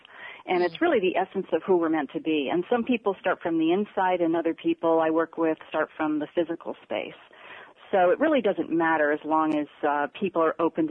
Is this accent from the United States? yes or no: yes; Midwest, United States; I know we used to pick strawberries and when I grew up in the Midwest, and cherry season is coming up. We had a big cherry festival.